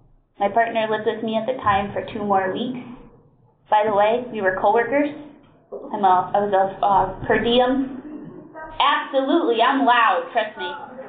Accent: Connecticut, United States; Hi everybody … I'm from Connecticut.

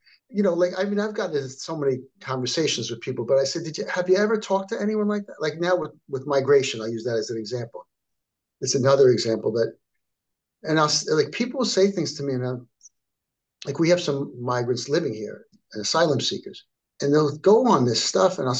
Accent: New York, United States; I can't say what I learned as a kid growing up on Long Island is true.

